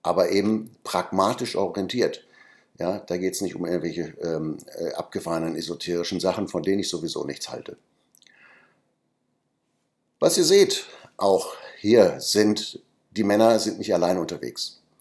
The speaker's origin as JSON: {"language": "German", "region": "North Rhine-Westphalia", "country": "Germany", "said": "ich komme aus dem Ruhrpott"}